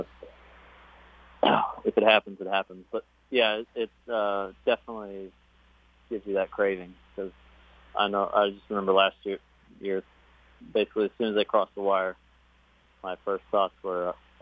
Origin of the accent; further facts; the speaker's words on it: Kentucky, United States; I mean, I'm from Kentucky, but I think everybody that does this dreams of winning the Kentucky Derby